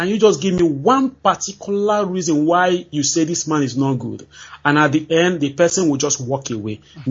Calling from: Malaysia; I'm calling from Malaysia.

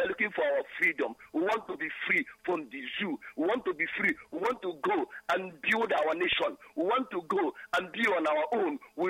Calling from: Germany

